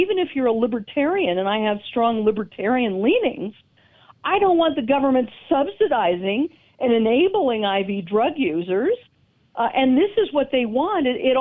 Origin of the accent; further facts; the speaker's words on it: Denver, Colorado, United States; it breaks my heart to see what they're doing to my hometown